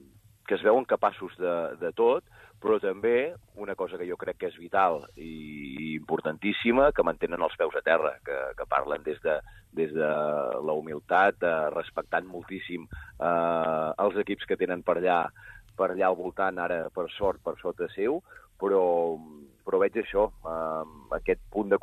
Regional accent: Girona, Catalonia, Spain; de veritat que com a gironí, com a aficionat

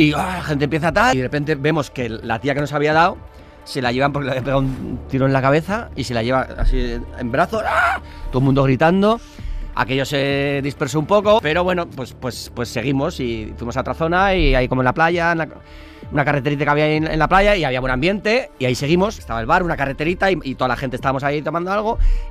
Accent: San Sebastián, Basque Country, Spain; yo soy de Donosti, soy de hombre de mar. O sea, yo he nadado toda mi vida.

